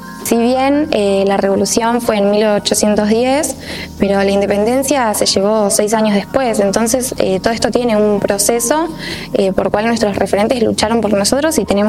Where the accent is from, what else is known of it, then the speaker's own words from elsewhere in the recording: Argentina; tenemos que dar el ejemplo de tener estas fechas, más siendo argentinos, siempre presentes con nosotros.